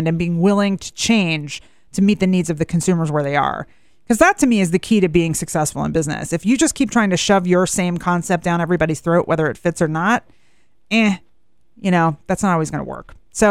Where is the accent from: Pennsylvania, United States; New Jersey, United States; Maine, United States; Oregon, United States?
Pennsylvania, United States; Philadelphia; then my hometown of Philly, self-plug